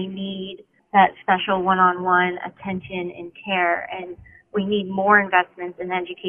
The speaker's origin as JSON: {"language": "English", "town": "Avon", "region": "Indiana", "country": "United States", "said": "I'm from Avon, Indiana."}